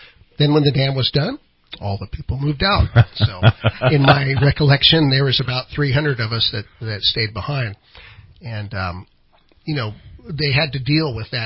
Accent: Lewiston, California, United States; Well, I'm a resident of and raised, born and bred in Trinity County.

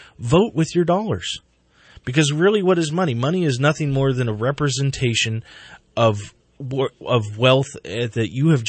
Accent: United States; the answer you're going to get is I'm an American.

